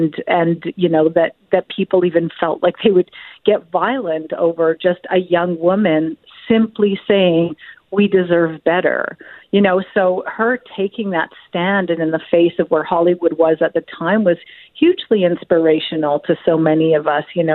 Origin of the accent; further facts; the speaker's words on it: Saskatchewan, Canada; growing up in Saskatchewan as a young Cree Métis woman